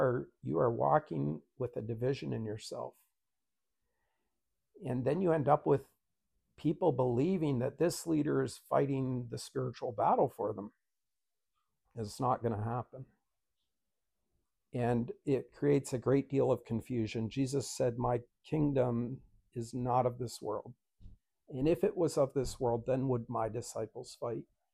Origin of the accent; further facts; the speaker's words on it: Canada; I was born and raised in Canada.